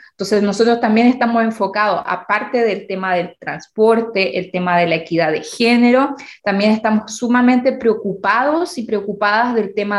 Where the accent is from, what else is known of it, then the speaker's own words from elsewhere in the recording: Chile; now in Wollongong, Australia; yo soy de Chile